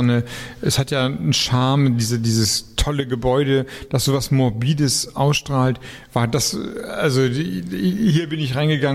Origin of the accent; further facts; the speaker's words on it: Kiel, Schleswig-Holstein, Germany; Stimmt, ich meine, Kiel ist meine Heimatstadt